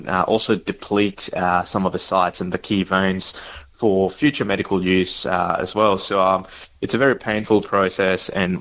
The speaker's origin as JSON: {"language": "English", "country": "Mauritius", "tie": "born or raised there", "moved": "yes"}